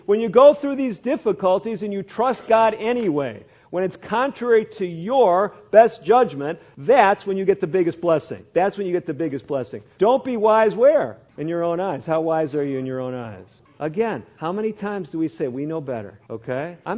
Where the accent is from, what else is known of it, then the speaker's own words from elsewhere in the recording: Chicago, Illinois, United States; I had never, to my knowledge, heard of Seventh-day Adventists growing up in Chicago.